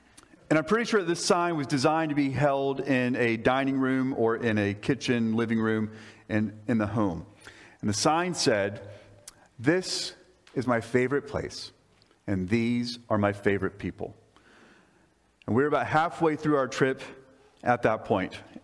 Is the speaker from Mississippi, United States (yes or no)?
no; Lakeland, Florida, United States; and one of them was in my hometown of Lakeland, Florida.